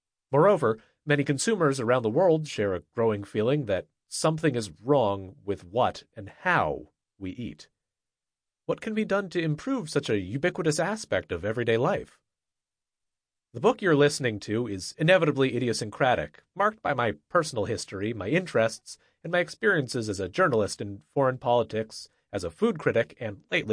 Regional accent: Italy; moved away as an adult; also born or lived in China / Germany; now in New York City, United States; Born and raised in Italy, educated in Italy, China, and Germany, a world traveler for work and fun, and now a professor in New York City

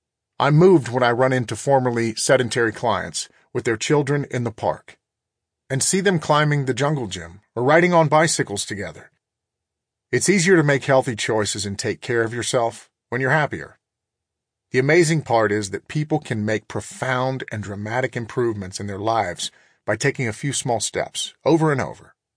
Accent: Corpus Christi, Texas, United States; I grew up in and around Corpus Christi, Texas, and spent most of my childhood playing outdoors.

